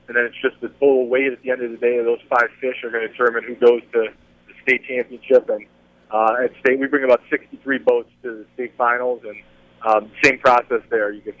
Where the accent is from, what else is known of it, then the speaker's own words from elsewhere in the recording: Illinois, United States; I grew up in Illinois and played, you know, IHSA athletics